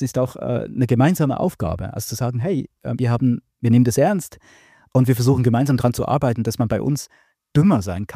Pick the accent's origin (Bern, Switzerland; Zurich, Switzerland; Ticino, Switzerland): Bern, Switzerland; Ich bin in Bern aufgewachsen. Damals war das Stadttheater total für mich langweilig.